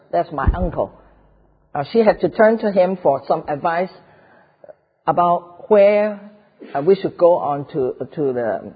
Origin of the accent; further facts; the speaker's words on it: Hong Kong; first language Cantonese; English is a second language; And we all got to go to school in Hong Kong.